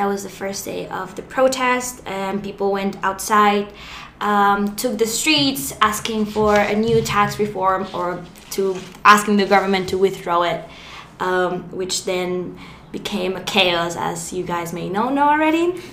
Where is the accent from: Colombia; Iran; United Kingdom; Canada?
Colombia; I'm 18 years old and I'm from Colombia